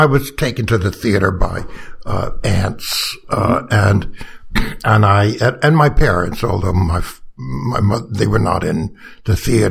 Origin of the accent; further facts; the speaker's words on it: Brooklyn, New York, United States; born there; now in Washington, United States; No, I was born in Brooklyn.